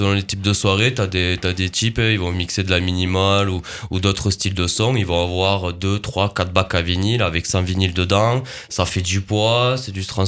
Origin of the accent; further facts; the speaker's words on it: Lisle-sur-Tarn, Occitanie, France; Moi, je viens de Tarn, d'une petite commune de Lille-sur-Tarn.